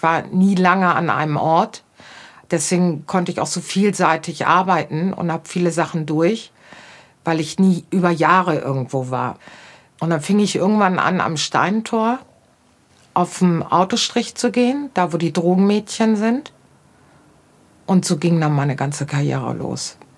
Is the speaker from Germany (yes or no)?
yes; Bremen, Germany; Gebürtig komme ich aus Bremen.